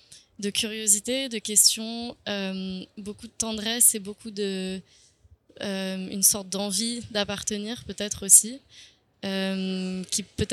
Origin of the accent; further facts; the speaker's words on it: France; Mais j'y ai jamais vécu, donc ça a toujours été un lieu assez alien pour moi. J'ai grandi en France, donc j'y allais toujours avec une sorte de fantaisie d'une personne européenne